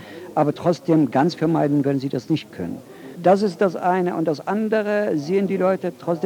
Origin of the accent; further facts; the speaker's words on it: Iraq; Als Iraker habe ich gemischte Gefühle.